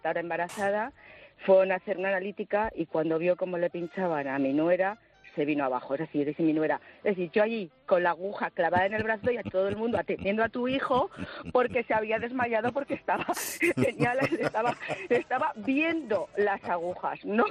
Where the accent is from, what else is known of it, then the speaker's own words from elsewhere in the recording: Segovia, Castile and León, Spain; Entonces, bueno, nosotros somos de Segovia.